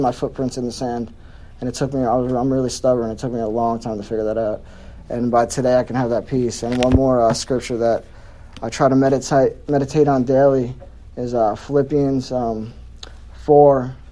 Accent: New Jersey, United States; I was born and raised in Bergen County, New Jersey

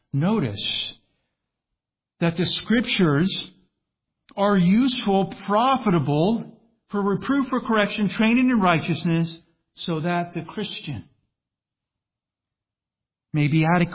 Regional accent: Florida, United States; Again, as Augustine, because I'm from Florida, so St. Augustine's down there.

